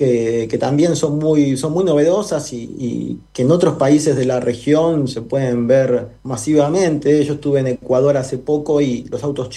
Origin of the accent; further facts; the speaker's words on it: Argentina; Yo digo esto siendo argentino con un pie en el continente americano, con un pie en Asia